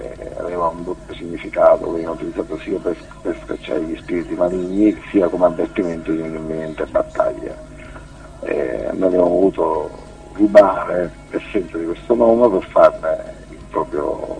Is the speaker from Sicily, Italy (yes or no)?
yes; Mazara del Vallo, Sicily, Italy; veniamo da Mazara del Vallo, siamo una band attiva da 13 anni